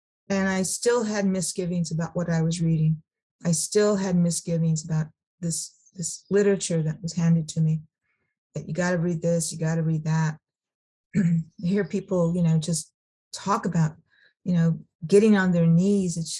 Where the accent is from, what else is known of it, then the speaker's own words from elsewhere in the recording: Sacramento, California, United States; English is not my first language. Spanish is not my first language. I have no idea what my first language is. I grew up in Sacramento, not on a reservation.